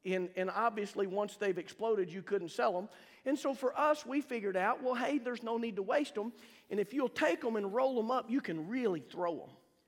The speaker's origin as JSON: {"language": "English", "town": "Altus", "region": "Oklahoma", "country": "United States", "tie": "born or raised there", "said": "I remember for me when I was growing up in Altus, kind of one of the places where a lot of the high schoolers worked"}